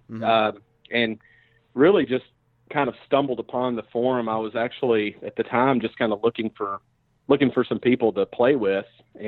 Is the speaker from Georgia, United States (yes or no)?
no; Nashville, Tennessee, United States; now in Charlotte, United States; I'm originally from Nashville. I recently, this past February, relocated to the Charlotte, North Carolina, area.